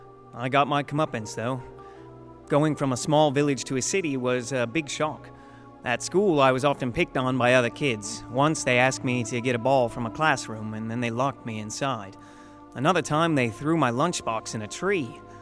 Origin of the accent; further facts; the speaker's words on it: Dunedin, Otago, New Zealand; born there; I was born in 1986 in Dunedin, New Zealand. The oldest of two sons, we lived on a farm